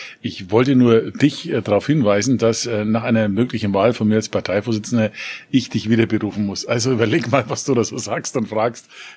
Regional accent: Nuremberg, Bavaria, Germany; Ich komme aus Nürnberg, Stadt der Reichsparteitage, Holocaust, Drittes Reich.

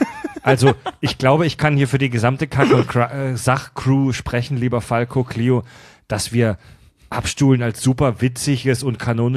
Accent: Kieselbronn, Baden-Württemberg, Germany; ich komme aus Kieselbronn, einem noch viel schlimmeren Kaff.

